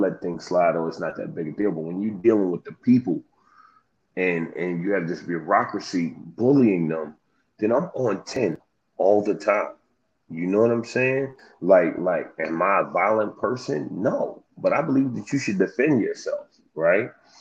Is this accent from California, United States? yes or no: no; New York City, New York, United States; And it was like, growing up in the South Bronx, you become prey if you too nice, right?